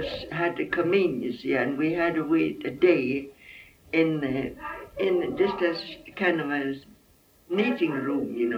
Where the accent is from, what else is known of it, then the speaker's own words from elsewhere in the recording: Scotland, United Kingdom; now in Canada; We came out from Scotland in 78, and we landed in Winnipeg. Came up the Red River.